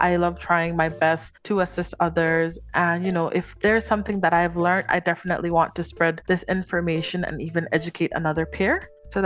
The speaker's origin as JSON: {"language": "English", "country": "Belize", "tie": "born or raised there", "said": "I wouldn't necessarily identify myself as Latina, as I was born and raised in Belize. And Belize is located in Central America, and we are the only English-speaking country in Central America. However, we are filled with many diverse cultures, so I would identify myself as a Creole person."}